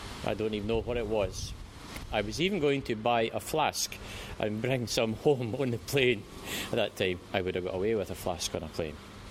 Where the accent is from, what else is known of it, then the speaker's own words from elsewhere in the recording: Bathgate, Scotland, United Kingdom; when I started working as an electrical engineer in British Leyland Truck and Tractor Division here in my hometown of Bathgate.